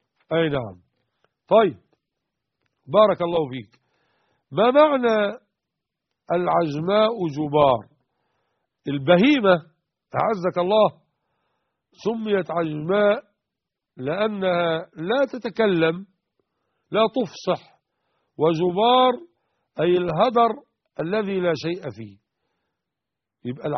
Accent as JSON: {"language": "Arabic", "country": "Egypt", "said": "اما في الدلتا عندنا في مصر متر واحد ومطلع مية"}